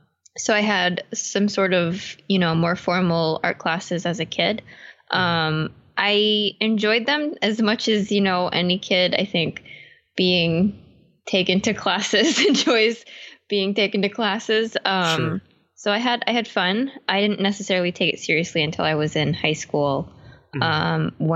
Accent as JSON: {"language": "English", "town": "Weirton", "region": "West Virginia", "country": "United States", "said": "I'm from northern West Virginia, actually. North of Wheeling, southwest of Pittsburgh, mm-hmm. Right in the panhandle. Yeah, little town called Weirton."}